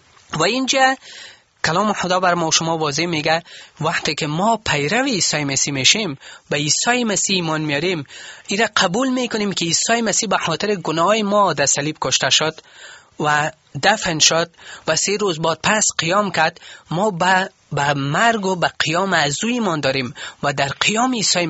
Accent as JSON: {"language": "Persian", "region": "Kabul", "country": "Afghanistan", "tie": "born or raised there", "said": "وقتی که میگیم ما بچه کابل هستم، من مربوط به کابل هستم. من از کابل هستم."}